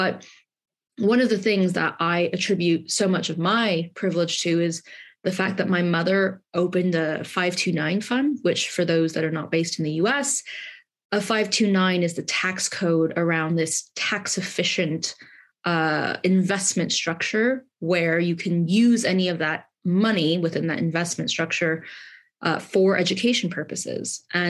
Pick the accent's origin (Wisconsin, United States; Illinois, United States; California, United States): California, United States; moved away as an adult; now in United Kingdom; I grew up in California. My dad is from India. My mother is from Taiwan. So immigrant household, And I myself am now an immigrant in the UK.